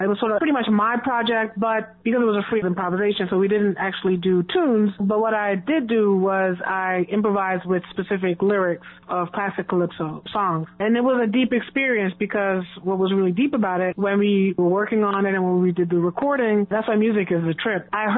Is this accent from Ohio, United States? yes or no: no; Long Island, New York, United States; Yeah, but I grew up here, and I grew up on Long Island, yeah.